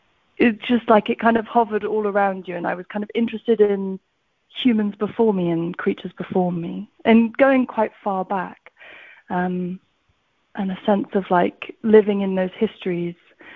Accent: South West England, United Kingdom; I grew up in South Devon, which is the south of England, and it's very rural and very kind of overgrown and forested, and it's an area of temperate rainforest

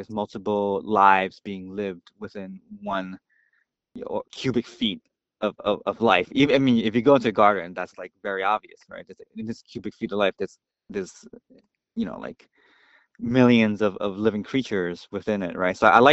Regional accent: Brooklyn, New York, United States; I grew up in Sunset Park, Brooklyn, which is one of the I guess pretty cosmopolitan cities, towns in Brooklyn, New York.

